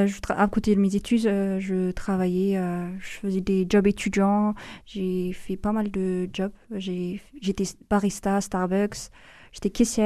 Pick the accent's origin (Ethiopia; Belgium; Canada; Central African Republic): Ethiopia; French is a second language; now in France; j'ai 25 ans. Je viens de l'Éthiopie. J'ai suivi mes études, j'ai suivi un cursus français. C'est pour ça que je parle français. Normalement, on ne parle pas français en Éthiopie.